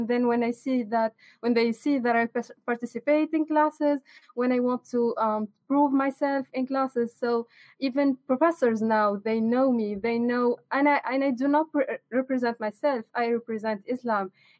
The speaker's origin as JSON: {"language": "English", "country": "Tunisia", "second_language": "English", "moved": "as an adult", "lives_now": "United States", "said": "So, assalamu alaikum, everyone. … I'm from Tunisia. I'm an exchange student in Florida Gulf Coast University."}